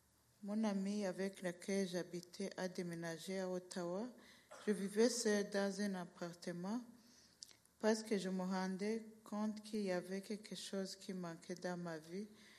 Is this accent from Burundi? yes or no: yes; Burundi; now in Canada; je suis célibataire, je viens du Burundi, ça fait 20 ans que je suis au Canada, je suis le troisième de 11 enfants.